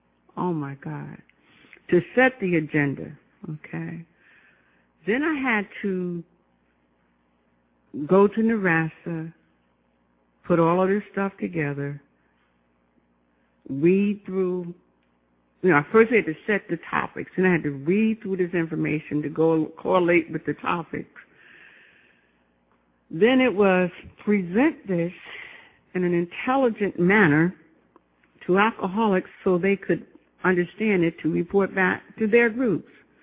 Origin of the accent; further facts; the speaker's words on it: Orange, New Jersey, United States; also born or lived in Montclair; I'm from Jersey. I was born in East Orange. Raised in Orange, lived in East Orange, lived in Montclair, Essex County.